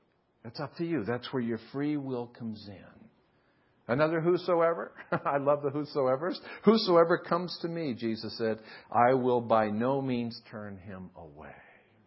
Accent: East Coast, United States; That's a New England term. I'm from the East Coast.

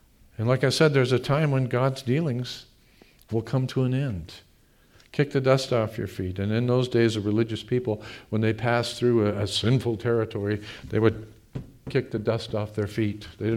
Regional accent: United States; do you know that because I am an American, I'm saved? Because I'm an American, I came back

